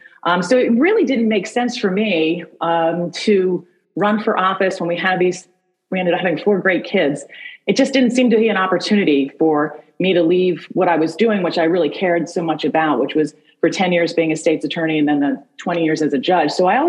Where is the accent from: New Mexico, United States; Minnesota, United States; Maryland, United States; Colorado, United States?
Maryland, United States; Baltimore; Well, I'm a daughter of Baltimore City. I grew up in Baltimore City and a daughter of two great parents